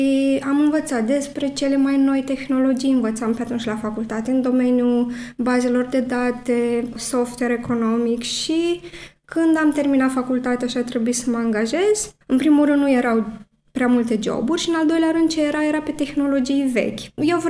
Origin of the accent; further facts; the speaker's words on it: Romania; also born or lived in Germany; nu neapărat ca și român, dacă ești străin, cum zic eu, Ausländer, deja ai un punct în minus